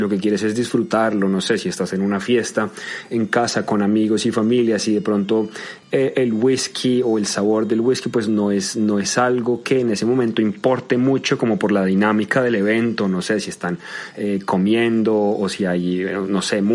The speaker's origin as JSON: {"language": "Spanish", "country": "Colombia", "said": "creo que ya se habrán dado cuenta que soy colombiano. En mi país, la forma en la que todo el mundo toma whisky es con hielo."}